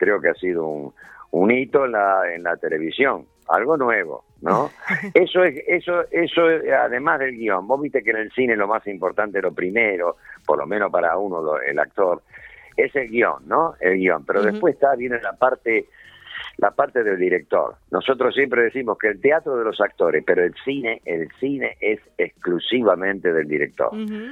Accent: Rosario, Santa Fe, Argentina; mi ciudad natal, en Rosario.

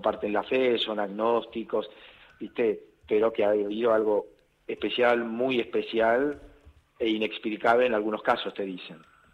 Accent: Buenos Aires, Argentina; Yo nací en Barrio Norte, Recoleta

